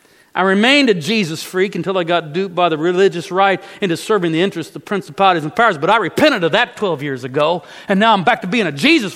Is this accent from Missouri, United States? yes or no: yes; Savannah, Missouri, United States; Hickory, Savannah, Missouri. They changed the name of the street to 14th Street. That's a boring name. I grew up on Hickory Street. 104 South Hickory, down in the basement.